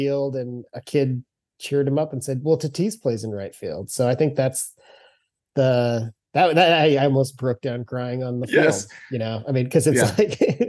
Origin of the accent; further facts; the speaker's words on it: San Diego, California, United States; I remember growing up in San Diego and, you know, not being a great athlete